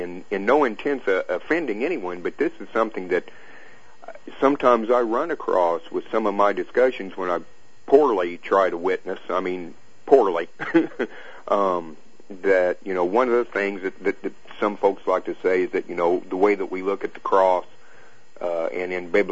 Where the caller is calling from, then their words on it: Lincoln, Illinois, United States; I am calling from Illinois.